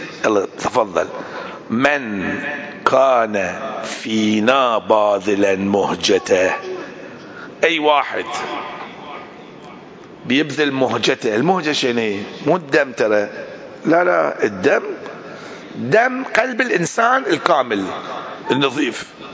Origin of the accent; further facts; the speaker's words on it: Bahrain; وإذا ما سووهم إحنا من البحرين نروح نسوي لنا موكب هناك نستقبلهم